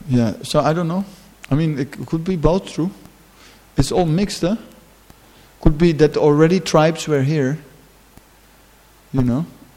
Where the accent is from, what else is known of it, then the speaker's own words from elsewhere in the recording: Netherlands; English is a second language; Dutch are pretty heavy guys. I'm from Holland, so.